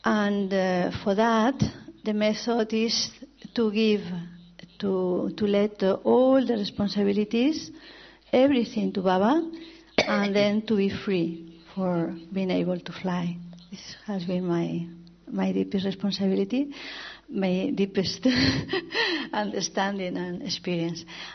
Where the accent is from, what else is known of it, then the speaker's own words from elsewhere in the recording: Spain; I come from Spain. I'm very happy of being here with you in London again.